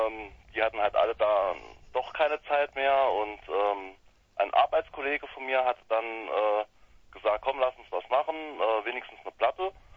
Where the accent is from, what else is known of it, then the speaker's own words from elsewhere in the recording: St. Ingbert, Saarland, Germany; Wir sind alle aus St. Ingbert.